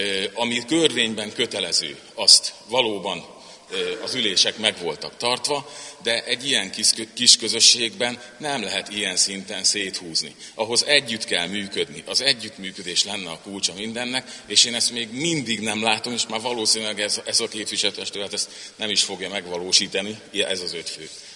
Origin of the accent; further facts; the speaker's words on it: Tisza area, Hungary; Én a Tisza mellett nőttem föl, ott azért ez nagyobb problémát okozott.